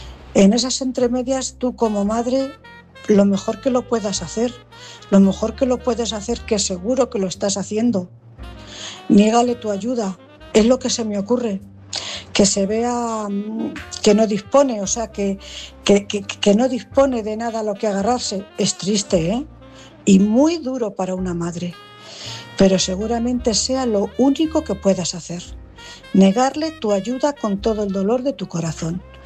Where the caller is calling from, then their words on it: Cuenca, Castilla-La Mancha, Spain; corresponsal de Cuenca.